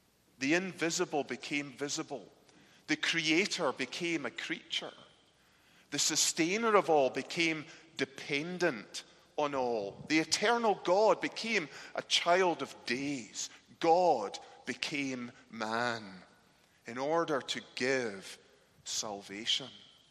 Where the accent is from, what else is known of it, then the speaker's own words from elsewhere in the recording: United Kingdom; some habits die hard as a Brit